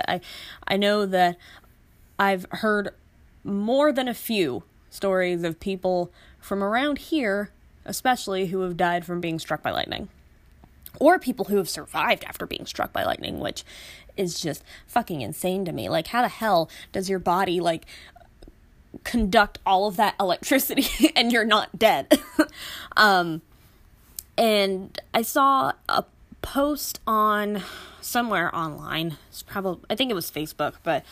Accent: Florida, United States; if you grew up in Florida, if you were born and raised in Florida, or if you grew up in Florida like me, you know what I'm talking about.

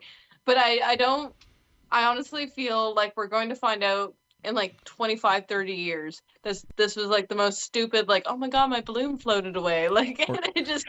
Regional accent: Canada; as a Canadian speaking to an American.

